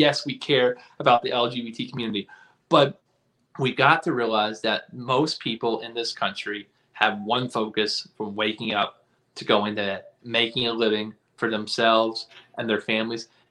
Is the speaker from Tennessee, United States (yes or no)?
yes; Nashville, Tennessee, United States; I'm from Nashville originally.